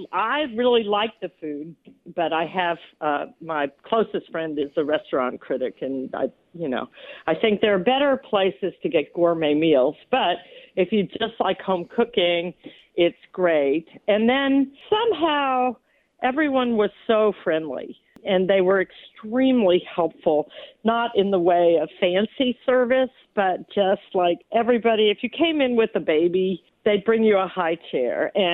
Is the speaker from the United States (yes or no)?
yes; Terrell Hills, Texas, United States; My first memories were when I was a kid growing up in Terrell Hills